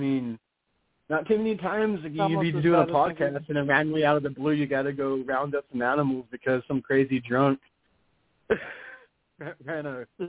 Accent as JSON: {"language": "English", "region": "the South", "country": "United States", "accent": "southern", "said": "Sorry, my southern accent came out right then."}